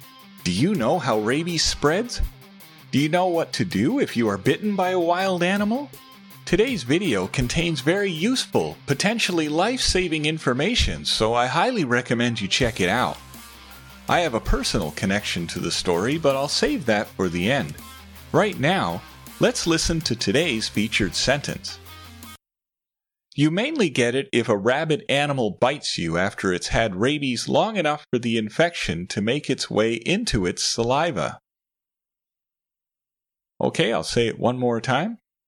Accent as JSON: {"language": "English", "country": "Canada", "lives_now": "Taiwan", "said": "When I travel to my home country of Canada"}